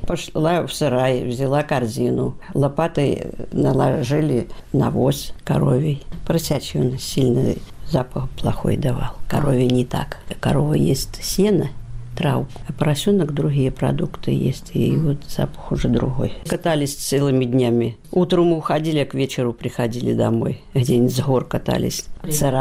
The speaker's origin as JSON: {"language": "Russian", "town": "Milenino", "region": "Kursk Oblast", "country": "Russia", "tie": "born or raised there", "said": "Я родилась в Курской области Фатежского района, село Миленино."}